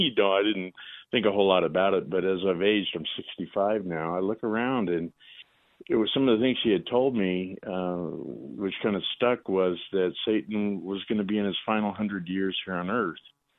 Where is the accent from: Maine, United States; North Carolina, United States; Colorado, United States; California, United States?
Colorado, United States; Denver; I grew up here in Denver in the 60s and 70s